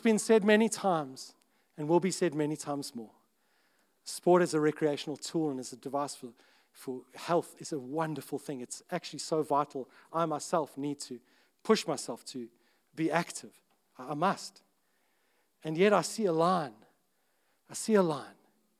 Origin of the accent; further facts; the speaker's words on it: Summerstrand, Eastern Cape, South Africa; I grew up in Summer Strand